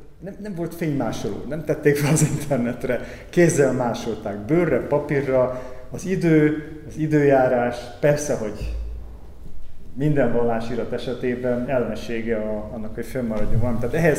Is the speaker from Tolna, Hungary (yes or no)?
no; Budapest, Hungary; born there; Tehát most, ha én itt születtem Budapesten, akkor én nem tudom betölteni ezt a proféciát.